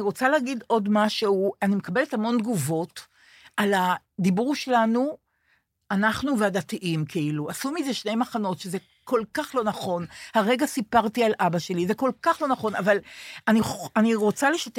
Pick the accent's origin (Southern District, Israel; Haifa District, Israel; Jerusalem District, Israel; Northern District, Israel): Jerusalem District, Israel; Jerusalem; ירושלמית, שימו לב.